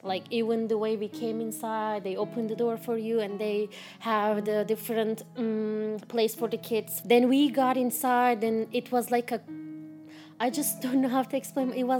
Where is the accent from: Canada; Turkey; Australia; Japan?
Turkey; English is a second language; moved away as an adult; now in United States; and I am from Turkey, and I've been in the United States like on and off 4 years.